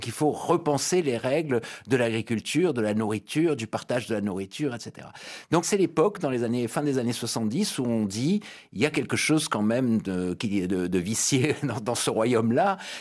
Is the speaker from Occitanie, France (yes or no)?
no; Marseille, Provence-Alpes-Côte d'Azur, France; Alors moi j'ai de la chance, je suis de Marseille